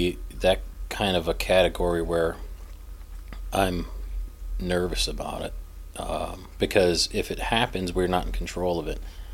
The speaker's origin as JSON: {"language": "English", "country": "United States", "said": "But that's it's maybe not be an American problem, but as an American, we don't always focus on where did this come from"}